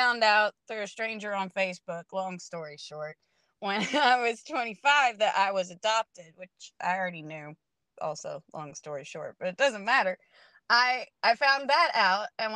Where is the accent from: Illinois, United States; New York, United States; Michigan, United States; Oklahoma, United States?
Oklahoma, United States; I'm really from Oklahoma, yeah.